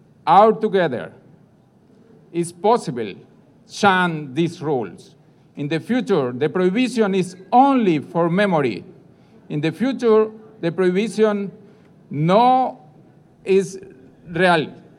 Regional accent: Colombia; English is a second language; I come from Colombia.

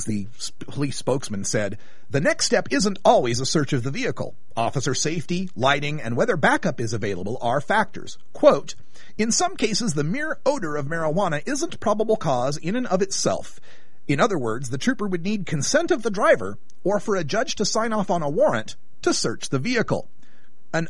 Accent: Oregon, United States; driving 53 miles per hour over the speed limit in a hot-boxed car on the main north-south freeway in my home state is not necessarily reckless driving.

